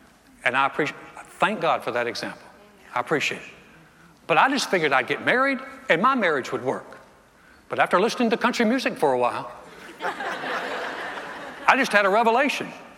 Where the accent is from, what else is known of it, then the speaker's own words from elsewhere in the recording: North Carolina, United States; moved away as an adult; now in Texas, United States; And so I had just come to Texas from North Carolina. I was all into the Western experience. I was a semi-preppy frat kid from North Carolina. I moved to Texas.